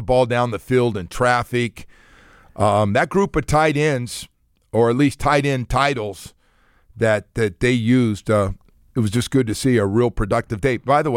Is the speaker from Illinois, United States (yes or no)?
no; California, United States; Basement growing up in California.